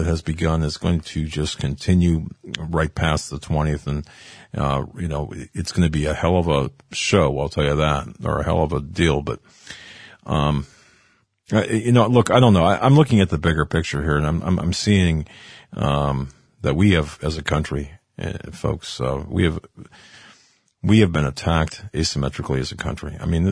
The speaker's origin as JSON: {"language": "English", "region": "Pennsylvania", "country": "United States", "tie": "born or raised there", "said": "Going to the petition before the Supreme Court, Pennsylvania, my home state here, where I'm broadcasting from."}